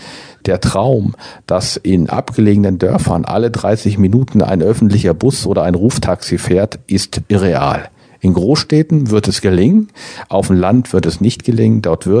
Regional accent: Gifhorn, Lower Saxony, Germany; Ich komme ja aus Gifhorn

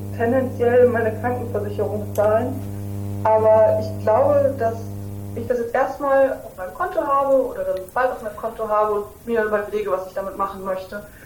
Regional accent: Leipzig, Saxony, Germany; bei mir in Leipzig, in meiner Heimatstadt.

